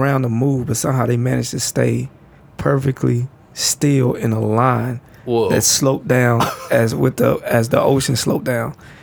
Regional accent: Georgia, United States; I'm from Georgia.

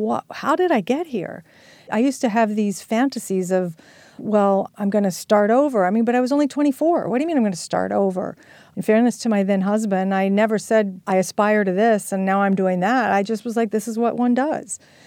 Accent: Virginia, United States; accent: Virginia; I think I called it Salisbury or something with my Virginia accent

